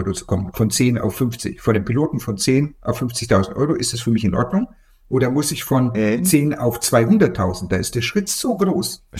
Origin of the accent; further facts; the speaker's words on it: Bavaria, Germany; Also ich bin aus Franken.